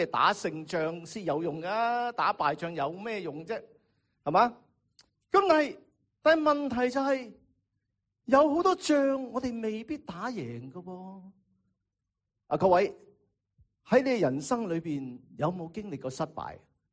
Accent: China; 我哋中国人明啦，即系电走啊！

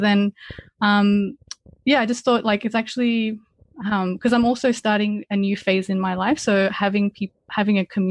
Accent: Brisbane, Queensland, Australia; English is a second language; also born or lived in Iran; I was 7 years old when my parents, we moved to Australia, to Brisbane, and I've lived here since. So I'm 35 now, so most of my life has been here, but I was born in Iran

